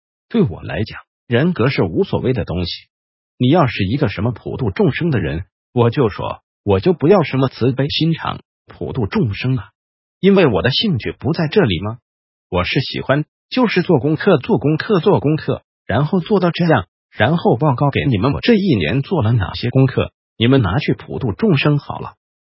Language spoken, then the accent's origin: Chinese; China; 那我们中国人还不止一只啊